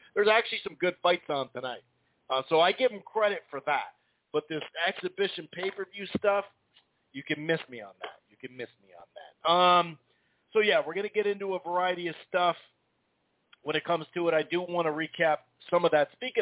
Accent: Minnesota, United States; I'm not from New York, okay? I'm a white dude from Minnesota. But, you know, in Minneapolis, we do get a little lit

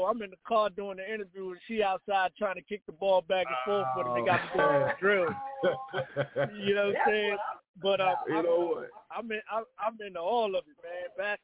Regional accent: Philadelphia, Pennsylvania, United States; Absolutely, Eagles all day, baby. I'm from Philly. You know what it is.

